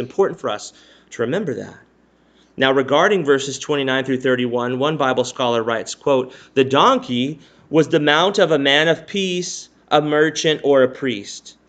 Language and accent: English; Texas, United States; Now, it's hard for me as a Texan to read this